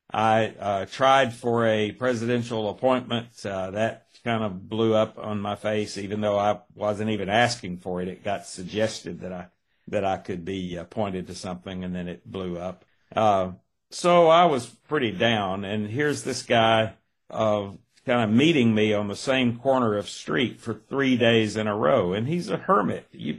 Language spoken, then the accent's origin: English; Ringgold, Georgia, United States; Well, I grew up in around Ringgold, Georgia. I grew up in a little smaller town, actually, in Catoosa County, Georgia. That's northwest Georgia, just south of Chattanooga, Tennessee.